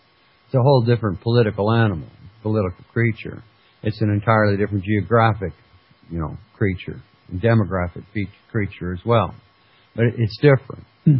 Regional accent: Fairbanks, Alaska, United States; Basically, he's a very active fellow in Fairbanks, Alaska, which is my, I guess you could say, my hometown. I grew up in Fairbanks, Alaska.

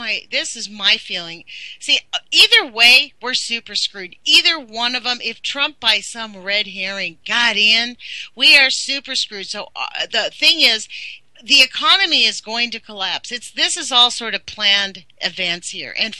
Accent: United States; this was kind of scary for me though, as an American

